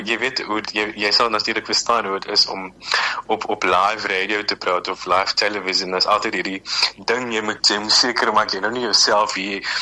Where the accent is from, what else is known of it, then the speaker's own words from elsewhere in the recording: Velddrif, Western Cape, South Africa; ek het natuurlik op die Weskus groot geword.